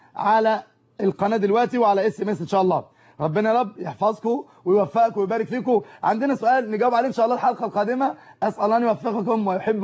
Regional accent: Cairo, Cairo Governorate, Egypt; احنا ليه احنا كمصريين او كقاهريين على وجه التحديد اكثر اللهجات خليط وهجين ما بين لغات العالم؟

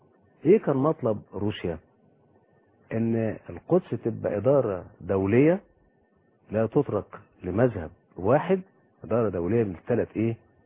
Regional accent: Egypt; وهذا الكتاب ترجم سنة 78 عندنا في مصر قبل مباحثات كامب ديفيد

